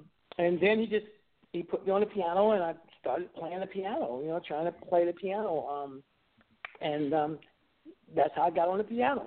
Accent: New York City, New York, United States; also born or lived in Norfolk / Philadelphia; We moved from Norfolk, Virginia to Philadelphia, and then we moved to New York, and I went to school in the New York public school system.

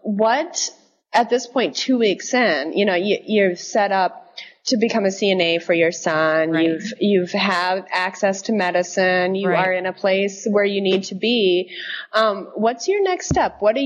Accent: Dodge City, Kansas, United States; I drove through Kansas, you know, I was born and raised in Dodge City.

